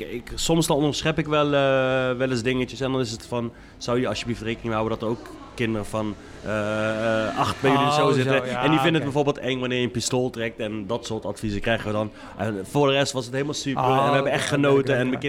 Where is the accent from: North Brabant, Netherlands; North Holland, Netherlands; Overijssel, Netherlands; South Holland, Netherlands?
North Brabant, Netherlands; Veghel; en ik kom uit Veghel.